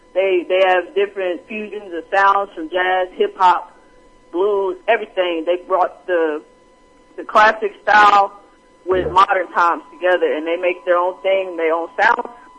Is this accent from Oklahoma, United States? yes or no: yes; Oklahoma, United States; I'm from Oklahoma. We rep Oklahoma to the fullest.